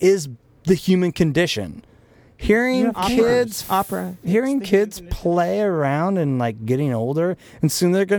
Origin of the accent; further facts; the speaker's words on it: Portland, Oregon, United States; No, I grew up in Southeast Portland, like a farm for idiots.